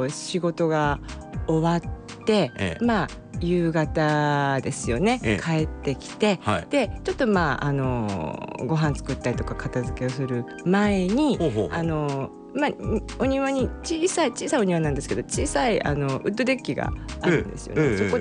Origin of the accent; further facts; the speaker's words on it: Oita, Japan; 私の実家の大分の方に